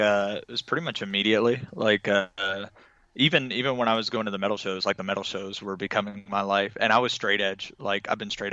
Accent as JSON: {"language": "English", "town": "Little Rock", "region": "Arkansas", "country": "United States", "said": "so I'm originally from Arkansas, Little Rock, Arkansas."}